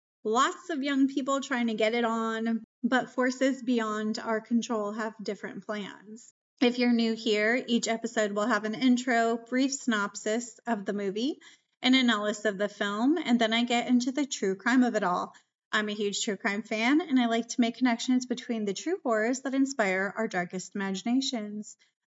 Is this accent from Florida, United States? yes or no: yes; Florida, United States; I am born and raised in Florida.